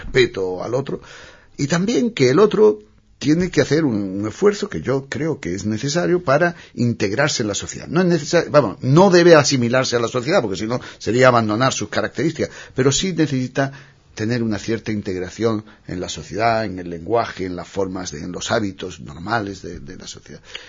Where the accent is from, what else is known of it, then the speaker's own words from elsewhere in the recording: Spain; Y yo, aquí como judío y como español